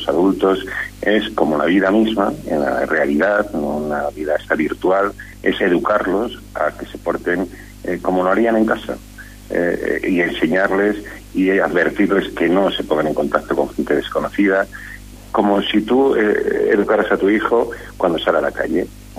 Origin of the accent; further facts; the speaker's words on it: San Cristóbal de Entreviñas, Castile and León, Spain; yo soy de San Cristóbal Entre Viñas, de Zamora.